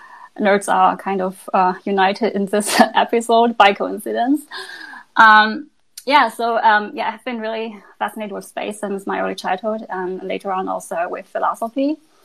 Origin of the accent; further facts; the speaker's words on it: Germany; And if you wonder why I chose a German title for the collection, it's because I grew up in Germany.